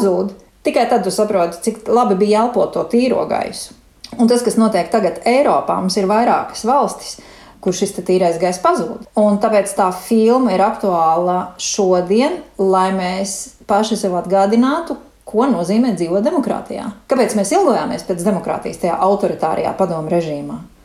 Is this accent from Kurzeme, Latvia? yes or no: yes; Saldus, Kurzeme, Latvia; also born or lived in Kuldīga; Tā, es esmu dzimis Kuldīgā, es savu skaitu pa suit, tāpēc, ka es suitos dzīvoju, ka es biju mazīšs, bet pēc tam tētis dabūja darbu Saldu, un mēs pārcēlās uz Saldu. Tā kā skolā esi gājis Saldu.